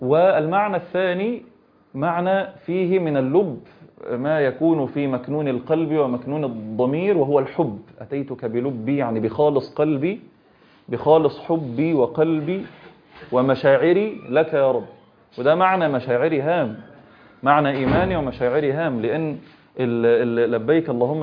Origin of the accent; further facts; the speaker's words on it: Egypt; احنا ايه مصريين